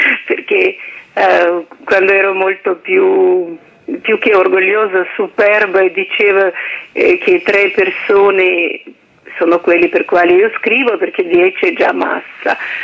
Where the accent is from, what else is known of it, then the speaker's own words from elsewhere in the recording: Russia; now in Italy; per gli italiani sono una russa, per i russi sono un'italiana